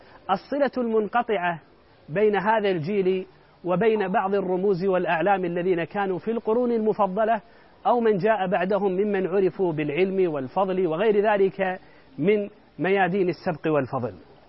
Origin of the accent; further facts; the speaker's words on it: Kuwait; كنت أمر على شارع عندنا في الكويت يقال له شارع بن بسام